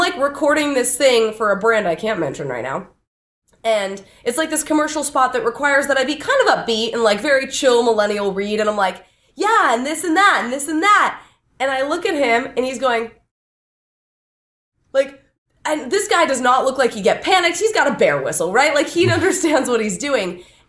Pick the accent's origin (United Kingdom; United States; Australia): United States; Paradise Valley, Arizona; Ironically enough, because I'm from Paradise Valley, Arizona.